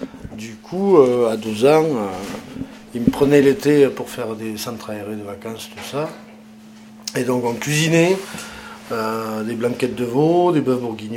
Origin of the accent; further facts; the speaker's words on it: Aurillac, Auvergne-Rhône-Alpes, France; born there; Une qui est d'Aurillac, donc parce que je suis né à Aurillac.